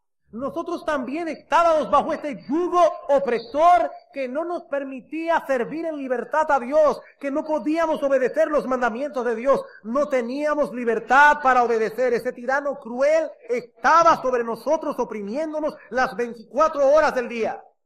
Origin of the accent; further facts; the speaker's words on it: Dominican Republic; Hermano, yo soy ciudadano dominicano Y como ciudadano dominicano, yo estoy bajo la autoridad del gobierno dominicano.